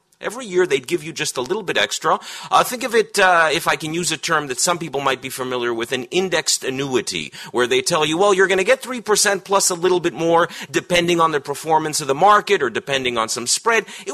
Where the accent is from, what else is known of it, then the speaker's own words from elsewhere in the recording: Canada; this is a good point to remind you I'm from Canada